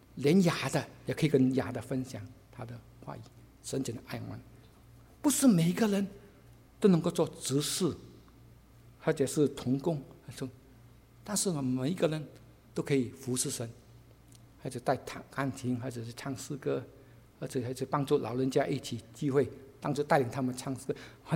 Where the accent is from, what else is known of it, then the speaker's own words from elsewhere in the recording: Guangdong, China; Chinese is a second language; 我是广东人讲国语，感谢主耶稣每次讲国语